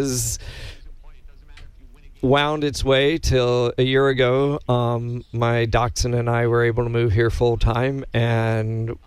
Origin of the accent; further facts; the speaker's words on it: Indianapolis, Indiana, United States; I grew up in Indianapolis.